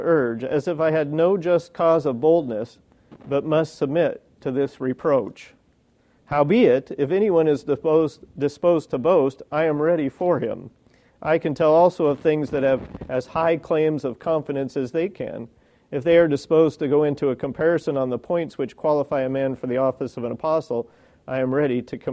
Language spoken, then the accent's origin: English; Massachusetts, United States; born there; I said, I was born in Massachusetts.